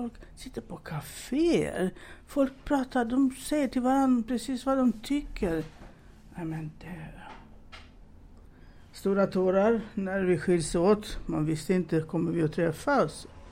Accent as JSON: {"language": "Swedish", "country": "Romania", "moved": "as an adult", "lives_now": "Sweden", "said": "Ja, jag är från Rumänien förresten. Mm. Kom hit 1983. Mm. Hade ett år kvar på min utbildning. Kom hit med mina föräldrar."}